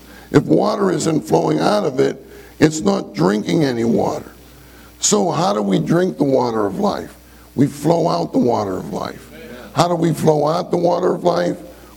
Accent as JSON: {"language": "English", "town": "Pittsburgh", "region": "Pennsylvania", "country": "United States", "tie": "born or raised there", "said": "You know, we didn't have bottled water when I grew up. I grew up in Pittsburgh."}